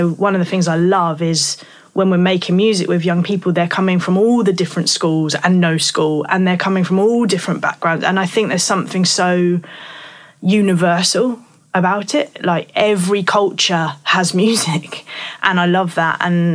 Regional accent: Thanet, South East England, United Kingdom; Like, I just got into sea swimming in the last year, even though I grew up in Thanet.

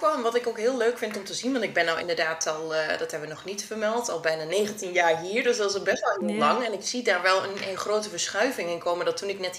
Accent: East Netherlands, Netherlands; Nederland kom ik uit het oosten. Misschien hoor je dat niet aan mijn accent. Nederlandse luisteraars zullen het wel, denk ik, meteen horen.

